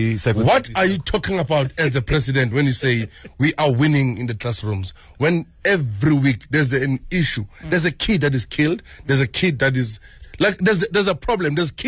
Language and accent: English; Ekurhuleni, Gauteng, South Africa; I'm from Ekurhuleni. I'm from Ekurhuleni.